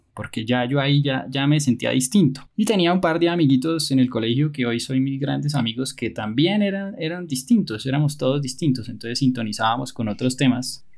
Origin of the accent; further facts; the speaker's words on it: Bucaramanga, Santander, Colombia; Yo crecí en Bucaramanga, igual que ustedes.